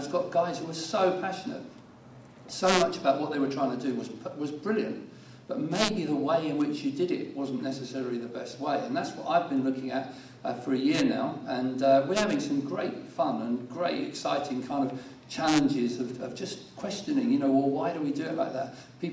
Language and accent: English; Brighton, South East England, United Kingdom; just a sense of this being my hometown and saying, what could we do with that? And, you know, it's a shock when you realise that actually there is real need in a city like Brighton.